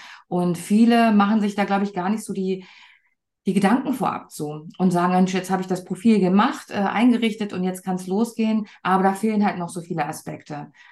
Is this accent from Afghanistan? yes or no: no; United States; now in Hannover, Germany; Ich sitze in Hannover, also in Deutschland, die meiste Zeit über. Ich bin allerdings Kanadierin und in den USA aufgewachsen.